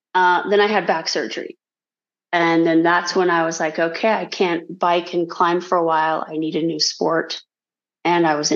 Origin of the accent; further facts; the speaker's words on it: Moab, Utah, United States; I think it was just growing up in Moab.